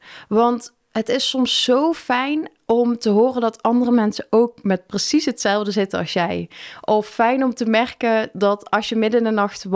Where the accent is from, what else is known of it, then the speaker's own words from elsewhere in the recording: Netherlands; hoe wij als Nederlanders daartegen aankijken